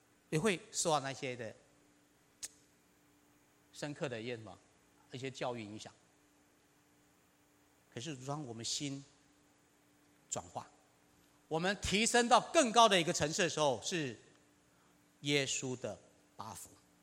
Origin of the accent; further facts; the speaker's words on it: Taiwan; I'm a Taiwanese、我是台湾人啊。